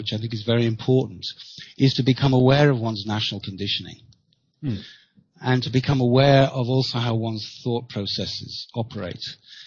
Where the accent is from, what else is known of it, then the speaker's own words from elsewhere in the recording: Chester, North West England, United Kingdom; also born or lived in Wales; Anglo-Celtic background in my family also. And I was born in Wales, at the south, and I was brought up off the border, and I was brought up in Chester, the north of the border.